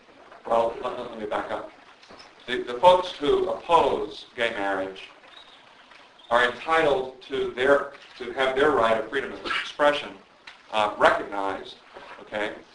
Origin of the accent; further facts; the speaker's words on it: the South, United States; I'm a Southerner, so I feel this very deeply.